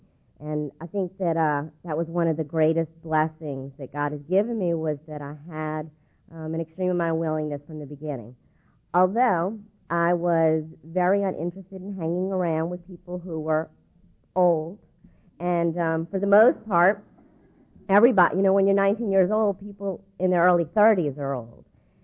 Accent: New Orleans, Louisiana, United States; now in Roswell, United States; I am from New Orleans. I now live in Roswell, Georgia

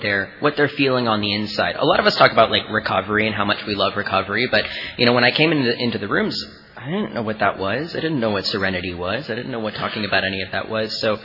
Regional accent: Matthews, North Carolina, United States; I am from Matthews, North Carolina, which a lot of you probably don't know where that is. It's just a suburb of Charlotte, so I'm from Charlotte.

